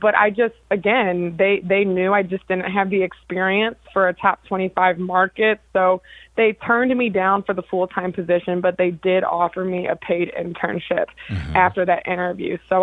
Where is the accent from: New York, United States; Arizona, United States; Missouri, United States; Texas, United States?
Missouri, United States; St. Louis; I'm from St. Louis, you know, and a lot of these people who watch our station, they know me. They've watched me grow up